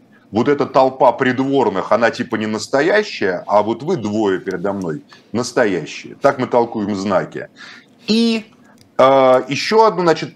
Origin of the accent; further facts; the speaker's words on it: Moscow, Russia; Вот я москвич